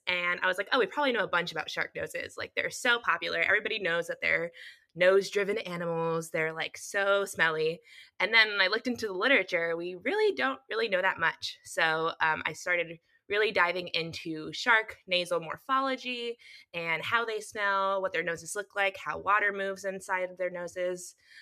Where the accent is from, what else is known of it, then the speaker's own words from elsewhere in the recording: Miami, Florida, United States; born there; also born or lived in Galveston, United States; I was born in Miami. I went to school at the University of Miami for my bachelor's.